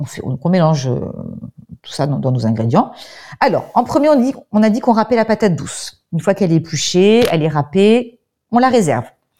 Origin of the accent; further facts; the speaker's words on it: Provence-Alpes-Côte d'Azur, France; On les squiche, comme on dit chez nous en Provence, là.